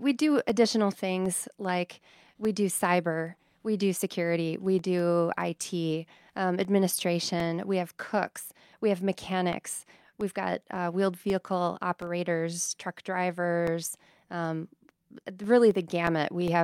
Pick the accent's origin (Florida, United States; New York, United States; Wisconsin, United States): Wisconsin, United States; Darlington; Well, I do have to correct you. I'm not from Schulzburg.